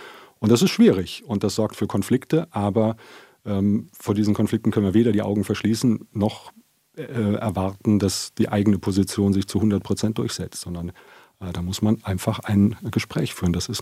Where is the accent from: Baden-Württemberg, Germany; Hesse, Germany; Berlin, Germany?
Hesse, Germany; Biedenkopf; Und vor dieser Herausforderung steht mein Heimatort Biedenkopf.